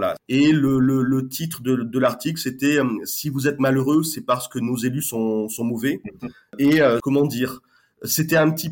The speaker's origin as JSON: {"language": "French", "town": "Bordeaux", "region": "Nouvelle-Aquitaine", "country": "France", "said": "moi je suis de Bordeaux, je vis à Bordeaux."}